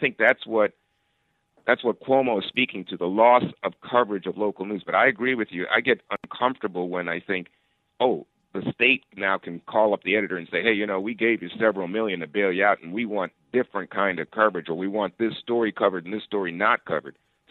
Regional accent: Brooklyn, New York, United States; and I grew up in Brooklyn, New York, so I'm a New York kid, and the Daily News was like the Bible around here.

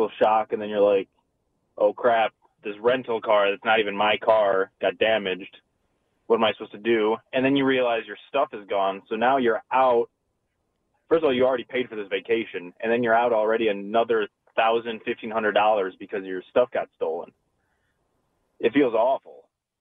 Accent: Detroit, Michigan, United States; So we're from the Detroit area, so we're not we understand that crime happens, but even in Detroit, you can park downtown safely.

